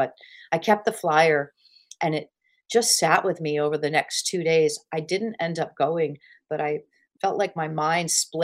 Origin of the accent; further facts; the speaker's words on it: Las Vegas, Nevada, United States; I grew up in Las Vegas. My dad managed bands there.